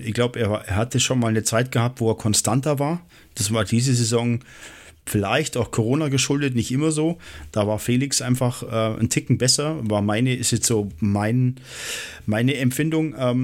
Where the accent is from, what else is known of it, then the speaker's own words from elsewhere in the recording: Bavaria, Germany; ich bin auch Allgäuer.